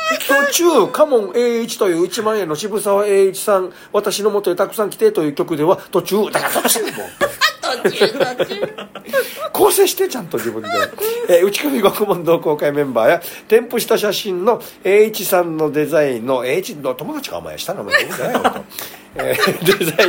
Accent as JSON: {"language": "Japanese", "region": "Okinawa", "country": "Japan", "tie": "born or raised there", "moved": "as an adult", "lives_now": "Chiba, Japan", "said": "沖縄から出て一番初めに驚いたことが日本そば屋さんの多さでした。18年沖縄に住んでそばといえば沖縄そばだったので"}